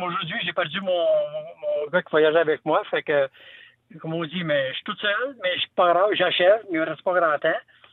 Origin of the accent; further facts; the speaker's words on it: Saint-Hyacinthe, Quebec, Canada; Moi, je suis de Saint-Hyacinthe, je demeure à Saint-Hyacinthe, puis je travaille à Boucherville.